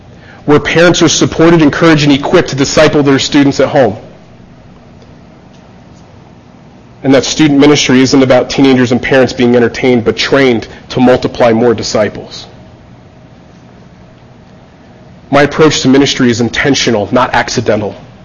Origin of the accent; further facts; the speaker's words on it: New Jersey, United States; For me, as a teenager growing up in New Jersey, the ocean was vast.